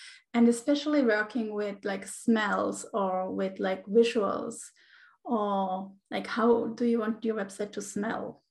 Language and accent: English; Switzerland; English is a second language; now in Menorca, Spain; And I'm from Spain. I'm living in Spain. I'm originally from Switzerland, having an Italian husband. So lots of different cultures, but we found our place here about 4 years ago and live in this little island called Menorca